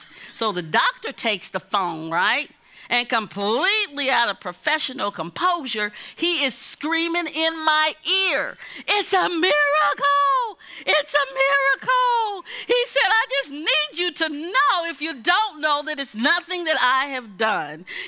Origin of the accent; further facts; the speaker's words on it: Evansville, Indiana, United States; a pastor friend from my hometown, which is Evansville, Indiana.